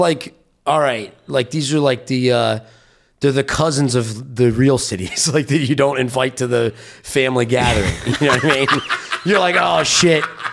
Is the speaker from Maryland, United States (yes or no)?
yes; Silver Spring, Maryland, United States; Look, I grew up in Silver Spring, Maryland, between DC and Baltimore.